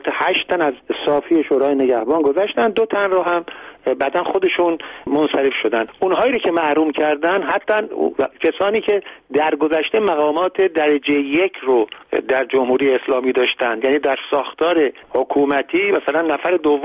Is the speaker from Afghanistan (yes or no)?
no; Iran